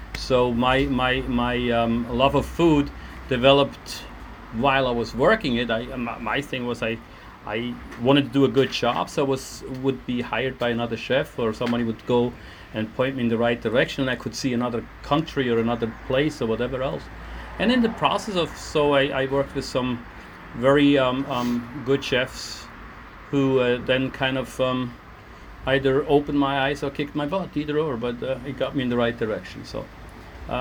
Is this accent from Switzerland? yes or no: yes; Switzerland; I'm from Switzerland and got my education there.